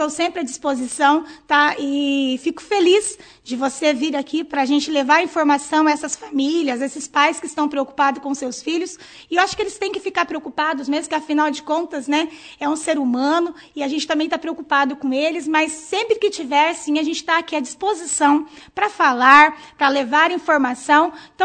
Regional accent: Bandeirantes, Brazil; born there; a gente mora aqui, nasci em Bandeirantes e sou professora

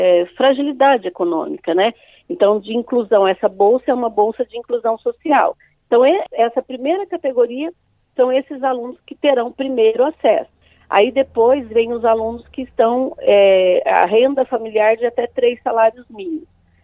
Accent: Bandeirantes, Paraná, Brazil; Eu acho que sou cria de Bandeirantes, né? Não nasci em Bandeirantes, mas me criei em Bandeirantes e eu sei que eu devo muito a essa cidade, que eu tenho um carinho enorme.

